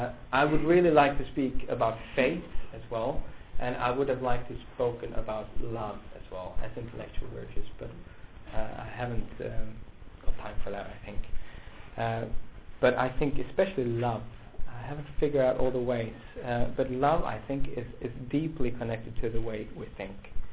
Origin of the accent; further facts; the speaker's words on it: Sweden; English is a second language; That's the way I was brought up in Sweden. When I grew up in the 80s